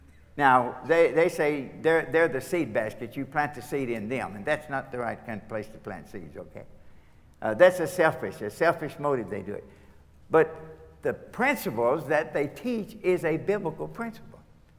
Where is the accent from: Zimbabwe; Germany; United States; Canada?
United States; Kentucky; The reason for that is I'm from Kentucky. Okay, and we don't grow much wheat, but we grow a lot of corn.